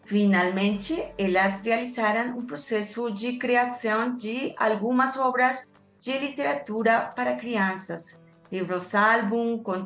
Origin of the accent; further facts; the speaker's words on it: Colombia; Eu sou colombiana